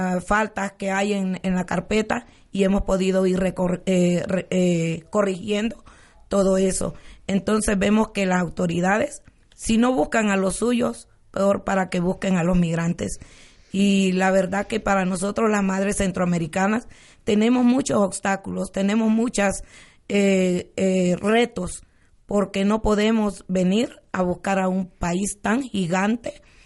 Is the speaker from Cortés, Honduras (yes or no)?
no; Tegucigalpa, Francisco Morazán, Honduras; De Tegucigalpa, Honduras. Tegucigalpa. Ajá, somos originarios de Honduras.